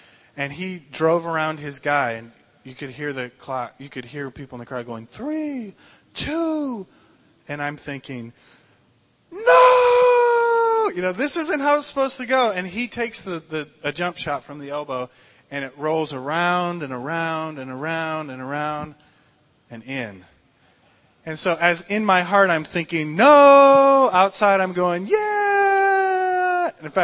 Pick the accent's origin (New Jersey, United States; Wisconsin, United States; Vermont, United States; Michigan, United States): Michigan, United States; now we're from Michigan, so we learned to shovel the snow off the driveway and just deal with all the elements.